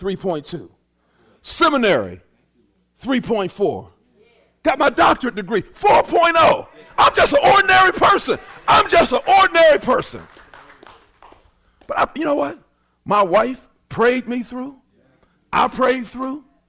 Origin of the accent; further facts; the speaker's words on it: North Braddock, Pennsylvania, United States; Growing up in North Braddock, you know, not having any vision at all